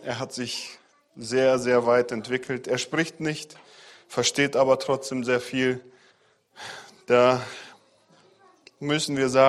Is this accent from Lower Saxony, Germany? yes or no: no; Hüllhorst, North Rhine-Westphalia, Germany; wir kommen aus Hüllhorst, aus der Gemeinde.